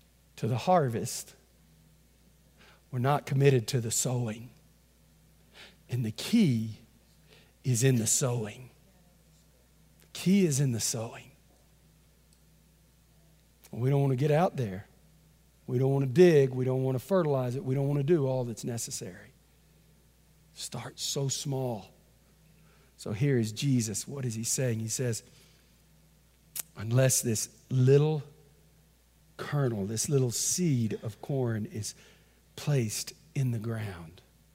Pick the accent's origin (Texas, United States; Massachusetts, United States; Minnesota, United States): Texas, United States; And lady said, where are you from? I said, Texas. People always love to hear you when you're from Texas.